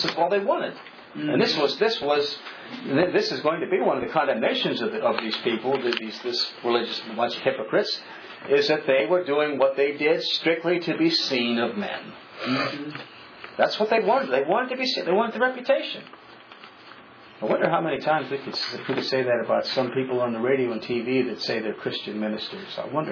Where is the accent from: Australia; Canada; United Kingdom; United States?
United States; East; accent: Easternese brogue; I was accused of having an Easternese brogue because I grew up in the East.